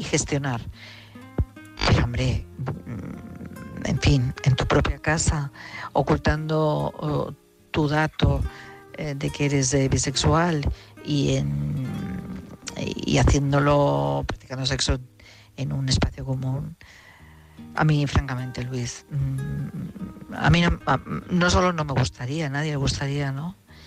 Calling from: Madrid, Community of Madrid, Spain; de Madrid

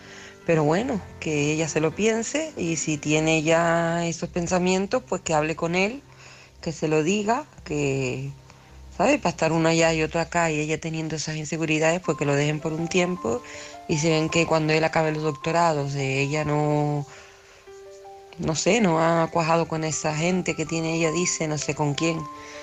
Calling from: Canary Islands, Spain; Hola, buenas noches … de Tenerife.

